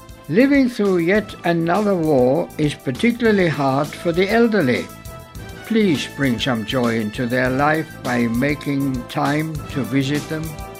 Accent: United Kingdom; As a British subject, I allow myself to question whether this is applicable in the 21st century.

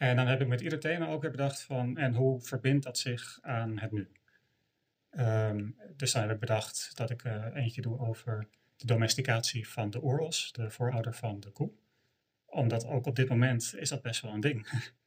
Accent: North Holland, Netherlands; now in Groningen, Netherlands; Ik woon in Groningen. Ik kom oorspronkelijk uit Noord-Holland. Maar ik woon al 15 jaar in Groningen.

